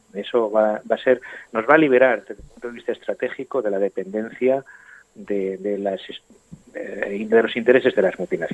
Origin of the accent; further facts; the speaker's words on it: Valencia, Valencian Community, Spain; Me lo vas a decir a mí, que soy un niño de Ruzafa de los años.